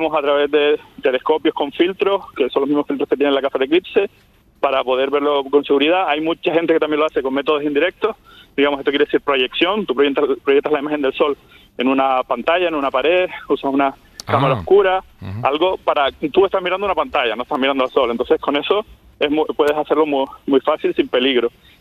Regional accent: Canary Islands, Spain; también, por ejemplo, en Canarias, de donde soy yo.

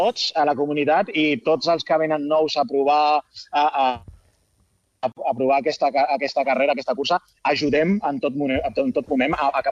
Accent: Santa Susanna, Catalonia, Spain; Això és el que fem aquí a Santa Susana, al meu poble, al meu estimat poble

